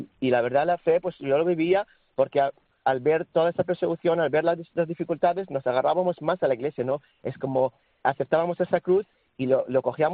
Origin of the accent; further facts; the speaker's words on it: Iraq; Spanish is a second language; now in Mallorca, Spain; yo, como he dicho, yo soy de Irak